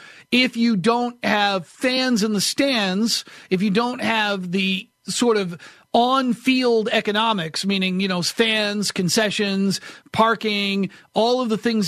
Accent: Brooklyn, New York, United States; born there; I was born in Brooklyn. My father grew up in Brooklyn.

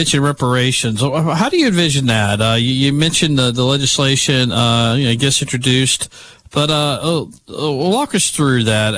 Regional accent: Alabama, United States; so I grew up in Shelby County. I know the area pretty well.

